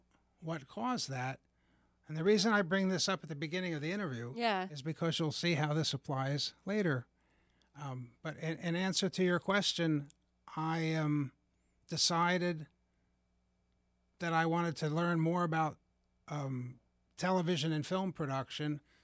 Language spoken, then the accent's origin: English; Levittown, Pennsylvania, United States; And I'm from this area, and I grew up in Levittown.